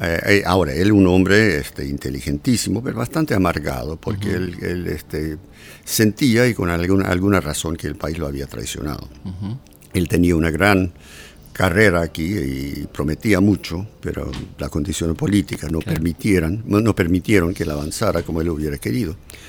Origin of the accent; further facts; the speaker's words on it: United States; Bueno, en parte porque soy norteamericano.